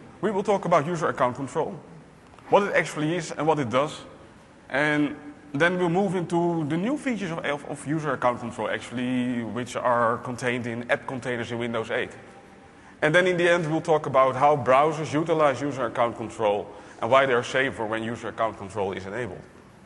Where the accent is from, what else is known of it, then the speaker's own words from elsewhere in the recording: Netherlands; English is a second language; I'm a consultant from the Netherlands.